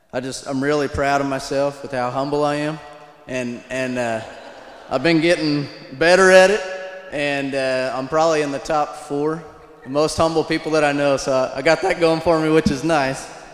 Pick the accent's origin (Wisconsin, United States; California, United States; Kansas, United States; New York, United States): Kansas, United States; Wichita; and I grew up in Wichita, graduated here in 99, and with a youth ministry degree, and we've been working with the youth up in Hutchison for the last 9 years.